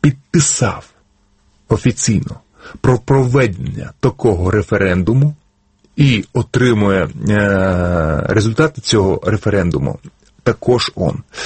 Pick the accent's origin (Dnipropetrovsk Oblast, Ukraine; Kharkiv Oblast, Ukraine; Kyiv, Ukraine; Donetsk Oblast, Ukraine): Kyiv, Ukraine; Я киянин, я не хочу, щоб така людина мене презентувала.